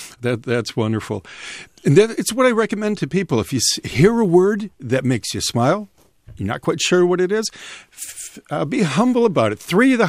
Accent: Detroit, Michigan, United States; which is what I think about when I go back to my hometown of Detroit.

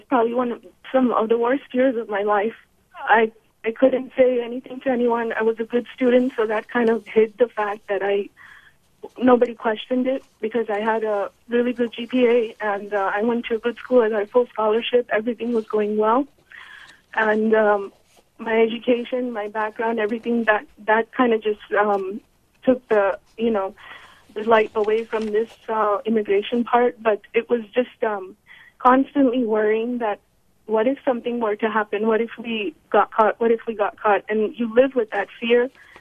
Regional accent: Pakistan; I'm from Pakistan.

